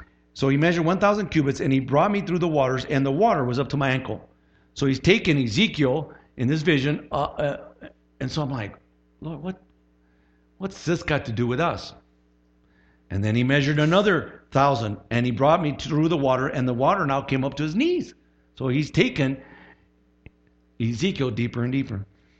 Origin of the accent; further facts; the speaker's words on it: Midwest, United States; I was raised conservative, you know. I was raised in the Midwest, so I'm just going to stick my toe.